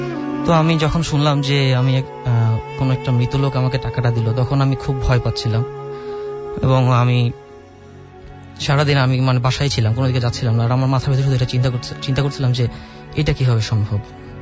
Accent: Raipur, Chittagong Division, Bangladesh; now in Dhaka, Bangladesh; আমার বাড়ি হচ্ছে লক্ষ্মীপুরের রায়পুরে।

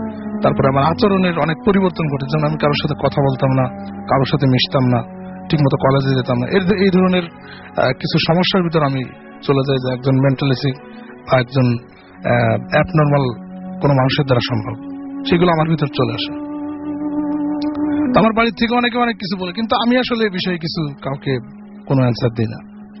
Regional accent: Magura, Khulna Division, Bangladesh; মাগুরা থেকে এসেছি।

